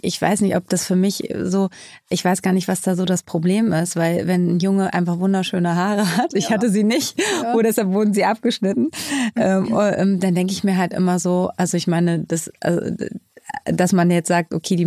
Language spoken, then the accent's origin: German; Schleswig-Holstein, Germany; also born or lived in East Germany; ich bin in den neuen Bundesländern geboren, zwar aufgewachsen in Schleswig-Holstein